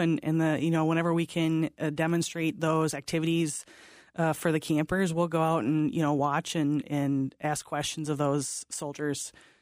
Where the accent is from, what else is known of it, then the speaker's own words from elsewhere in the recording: Minnesota, United States; I grew up in South Central Minnesota, and my mom was in the unit in the Twin Cities.